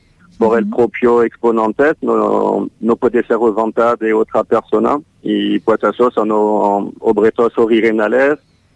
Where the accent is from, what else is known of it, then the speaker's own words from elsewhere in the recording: France; Spanish is a second language; como yo soy francés, me falta el vocabulario.